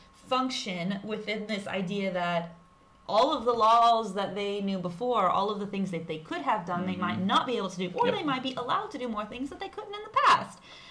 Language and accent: English; Arkansas, United States; I'm just trying to don't get twisted because they're both A names and I'm from Arkansas.